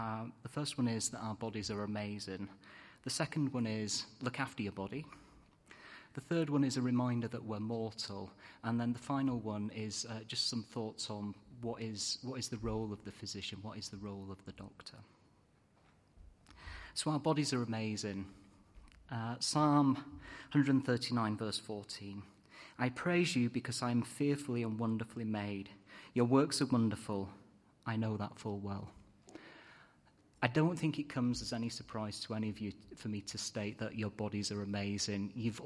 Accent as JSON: {"language": "English", "country": "United Kingdom", "said": "As my accent and my self-deprecating humour is probably already betrayed, I'm originally British. After graduating from Anglican, I went to Manchester and studied medicine."}